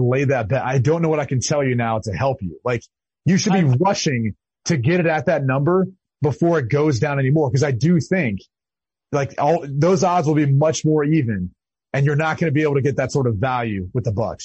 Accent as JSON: {"language": "English", "region": "Midwest", "country": "United States", "tie": "born or raised there", "said": "the problem is I grew up in the Midwest. So I was very sheltered"}